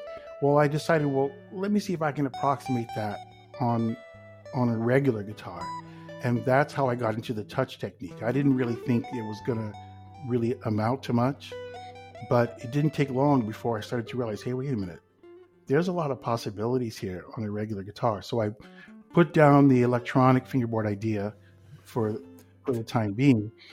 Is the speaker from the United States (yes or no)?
yes; California, United States; I grew up in Silicon Valley. I don't think they were quite calling it that yet at the time, but there was a lot of technology going on